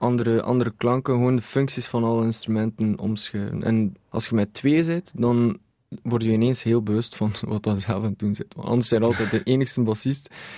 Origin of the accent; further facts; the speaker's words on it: Ghent, East Flanders, Belgium; Maar ik ben ook van Gent